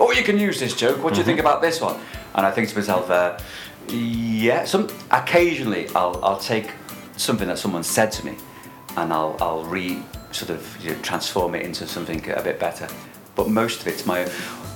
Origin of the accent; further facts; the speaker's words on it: Bebington, North West England, United Kingdom; Well, I'm from Liverpool, near Liverpool. I'm from a place called, quite a posh place really, called the Wirral.